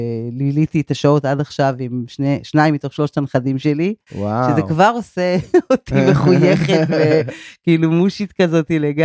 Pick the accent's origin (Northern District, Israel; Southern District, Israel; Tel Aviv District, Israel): Tel Aviv District, Israel; Givatayim; born there; אני נולדתי בגבעתיים, אני גרתי כבוגרת, גרתי רוב הזמן בתל אביב, ואז לפני 27 שנה, משהו כזה